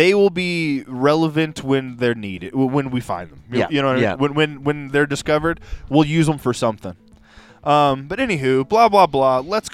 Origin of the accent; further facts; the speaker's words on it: Dallas, Texas, United States; But guess what? I'm from Dallas, Texas.